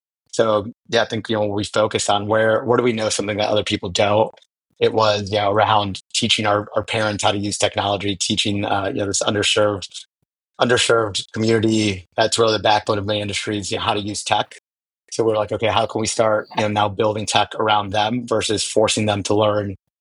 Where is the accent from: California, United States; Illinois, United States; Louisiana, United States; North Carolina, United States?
Illinois, United States; Chicago; I grew up in Pilsen, for those who are familiar with Chicago, and Guillermo grew up in Little Village.